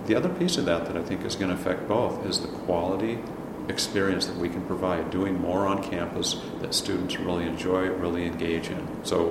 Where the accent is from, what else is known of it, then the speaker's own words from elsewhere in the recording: Washington, United States; now in Milwaukee, United States; because we're from the West Coast. I grew up right outside of Seattle.